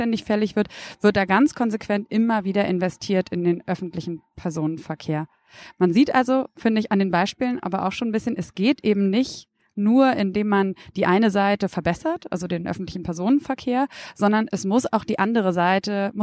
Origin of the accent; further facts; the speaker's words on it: Berlin, Germany; Also wir sind beide in Berlin groß geworden.